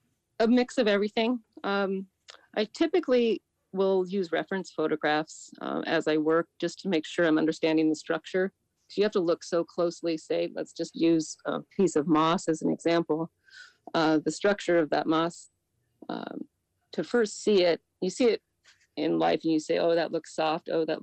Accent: Juneau, Alaska, United States; Well, as you said … I was born and raised in Juneau. And I now work here and live here

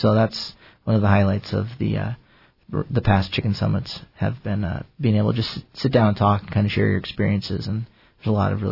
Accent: Oregon, United States; So I grew up down in Oregon and was in 4-H from fourth grade till I graduated.

